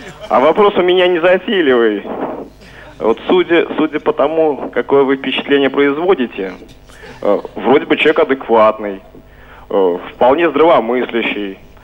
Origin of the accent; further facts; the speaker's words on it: Pskov, Pskov Oblast, Russia; я из Пскова.